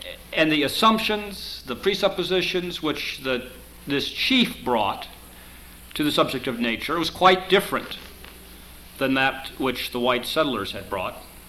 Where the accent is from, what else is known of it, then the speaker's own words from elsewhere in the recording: Chicago, Illinois, United States; And when I grew up in the Chicago area.